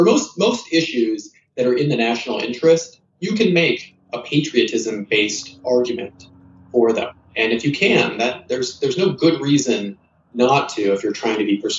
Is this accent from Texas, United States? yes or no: no; Kansas, United States; also born or lived in South Carolina, United States; I grew up in Kansas and South Carolina.